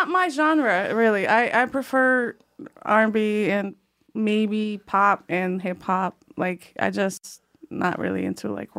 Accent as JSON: {"language": "English", "country": "Poland", "said": "Now, mind you, I'm from Poland, so we start like partying and drinking all that stuff a lot earlier."}